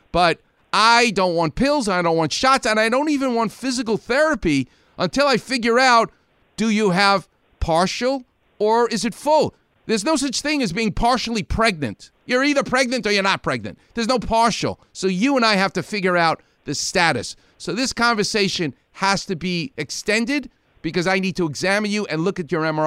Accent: Far Rockaway, New York, United States; I'm from Far Rockaway. We either love people or you hate.

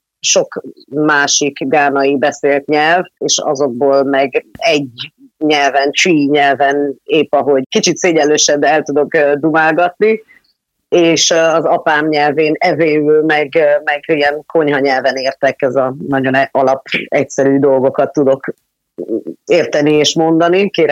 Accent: Ghana; Ugyanis én Gánába úgy születve

